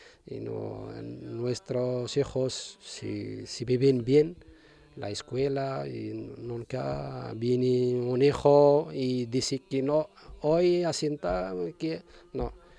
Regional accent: Morocco; Spanish is a second language; now in Spain; Yo en España no conozco nada de España, vengo de Marruecos aquí directamente.

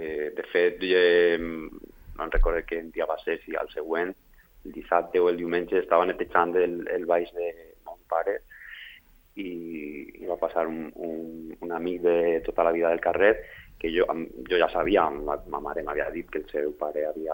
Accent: Sedaví, Valencian Community, Spain; és el meu poble, la gent necessita

